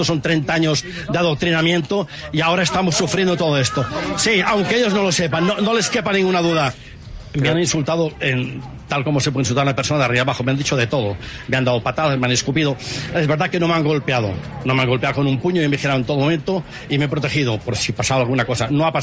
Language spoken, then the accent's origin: Spanish; Vic, Catalonia, Spain; un hombre que nació en Vic, que soy catalán de cap a peus